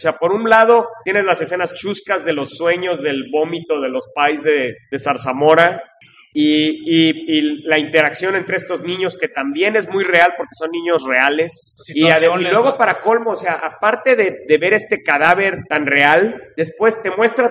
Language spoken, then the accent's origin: Spanish; Mexico; es algo que no conecta con nosotros como mexicanos